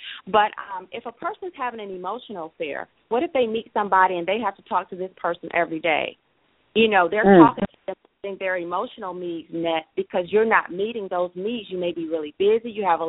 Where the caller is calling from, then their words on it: Atlanta, Georgia, United States; I am calling from the Atlanta, Georgia area.